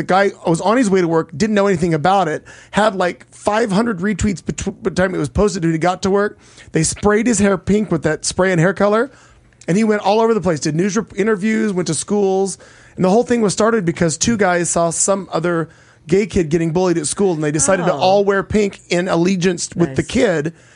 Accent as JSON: {"language": "English", "region": "Missouri", "country": "United States", "said": "Now, I've known that phrase for a long time because I'm from Missouri."}